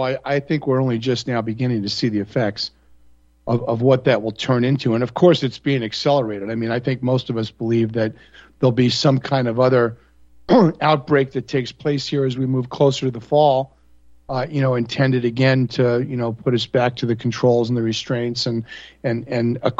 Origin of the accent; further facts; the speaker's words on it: New York, United States; I grew up in North Central Long Island, and, you know, I graduated in 1978.